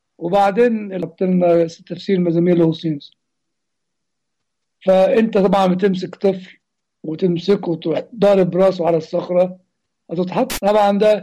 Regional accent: Upper Egypt, Egypt; زي المواويل اللي بتتقال عندنا في الصعيد

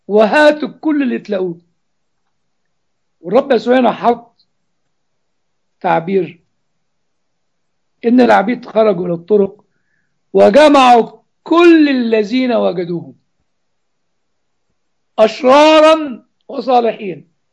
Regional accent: Upper Egypt, Egypt; عندنا في الصعيد زمان كان نسمع كلمة يعني بطلت اسمعها من الجيل الجديد

